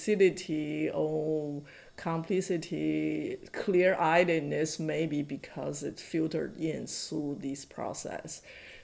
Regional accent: Shaanxi, China; into Shaanxi province where my hometown is

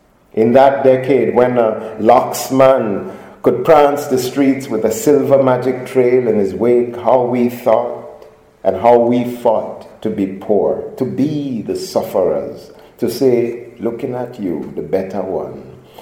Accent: Kingston, Jamaica; I grew up in Kingston, Jamaica in the 1970s

